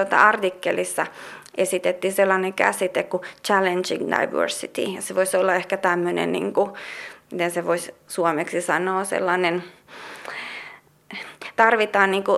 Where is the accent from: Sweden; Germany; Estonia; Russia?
Russia; Finnish is a second language; moved away as an adult; now in Finland; Mä oon itse Venäjältä kotoisin, että mä oon syntynyt Venäjällä ja muuttanut tänne 19-vuotiaana.